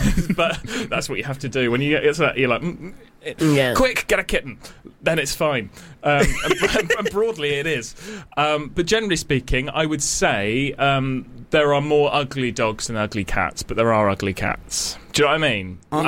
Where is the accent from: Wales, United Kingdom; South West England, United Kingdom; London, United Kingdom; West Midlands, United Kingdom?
South West England, United Kingdom; Weston-super-Mare; I'm from Weston-super-Mare, do you know?